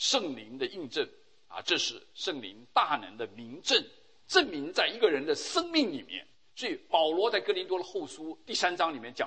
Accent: China; 所以我们中国人说啊，在家就是靠父母了

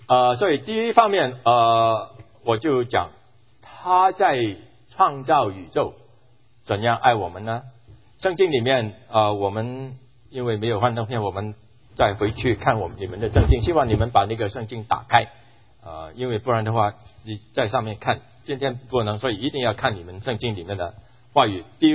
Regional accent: Hong Kong; 我在香港长大的，所以呢香港人口很多啊

